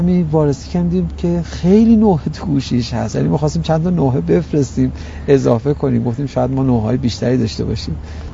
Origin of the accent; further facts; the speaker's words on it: Iran; ما طلبه هستیم، یعنی که میدید ما ایرانی هستیم